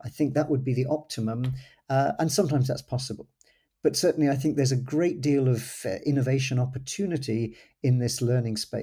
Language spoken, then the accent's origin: English; England, United Kingdom; Oh, tea. I'm an Englishman.